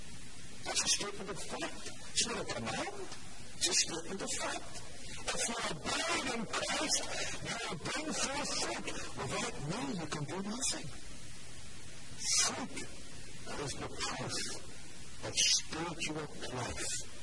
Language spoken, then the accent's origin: English; Northern Ireland, United Kingdom; growing up in Northern Ireland, we had a very modest orchard in our backyard.